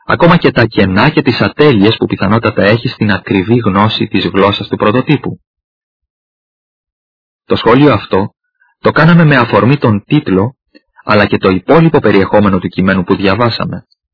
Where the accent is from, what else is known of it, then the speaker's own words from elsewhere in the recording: Greece; Έχουμε δηλαδή ως Έλληνες το μεγάλο προνόμιο να μιλούμε την ελληνική γλώσσα